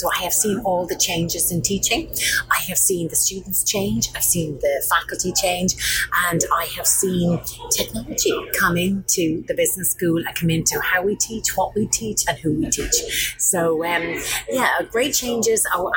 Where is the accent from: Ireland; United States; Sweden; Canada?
Ireland; And as most people can hear, I'm Irish. So, I'm based in Trinity College in Dublin.